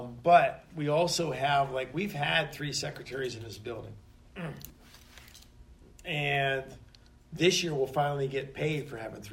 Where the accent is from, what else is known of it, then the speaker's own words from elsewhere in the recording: Johnstown, United States; that's my neck of the woods because I'm, you know, I'm from Johnstown.